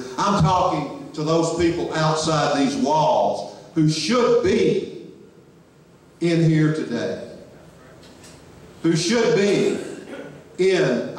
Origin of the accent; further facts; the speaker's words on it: Southern United States, United States; But look, this whole idea of being a warrior should not be foreign to you as a Southerner. Our history, our traditions, our culture stretching back into the mist of antiquity is that of a warrior.